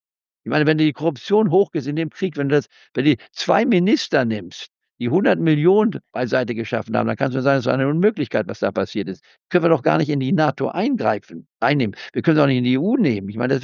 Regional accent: Leipzig, Saxony, Germany; born there; Ich bin ja in Leipzig geboren

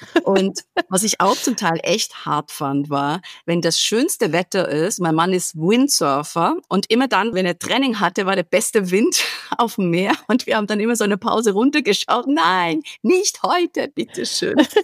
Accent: Italy; als Italienerin

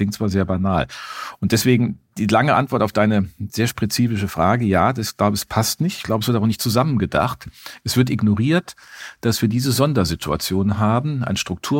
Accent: Germany; bei uns in Deutschland

